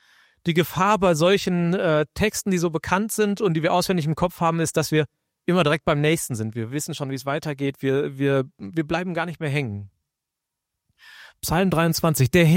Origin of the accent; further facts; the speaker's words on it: Germany; Ist es der Ort meiner Herkunft, wo ich aufgewachsen bin? Also nicht das Rheinland, aber gar nicht so weit weg davon.